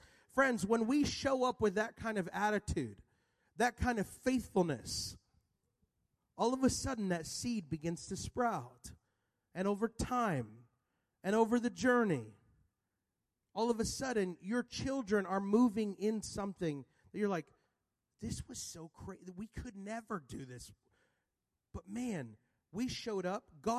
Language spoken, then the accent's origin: English; Texas, United States; I'm from Texas, so that's what the Americans sound like down there.